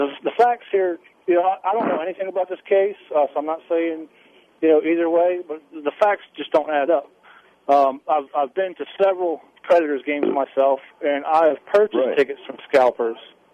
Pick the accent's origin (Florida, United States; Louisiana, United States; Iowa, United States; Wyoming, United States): Louisiana, United States; New Orleans; Sir, I was born and raised in New Orleans.